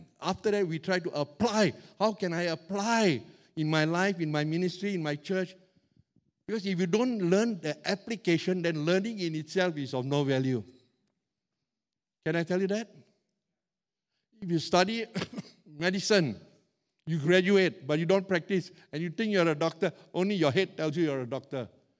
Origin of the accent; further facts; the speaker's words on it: Katong, Singapore; And I grew up in Katong.